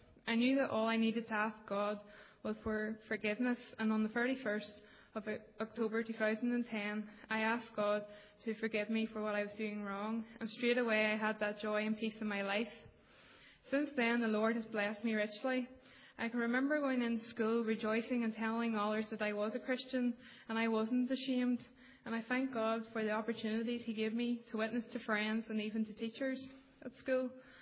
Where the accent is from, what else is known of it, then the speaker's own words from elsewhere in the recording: Magherafelt, Northern Ireland, United Kingdom; I'm from Macrofelt. I'm 18 years old and I'm currently at Cookstown High School studying my A-levels.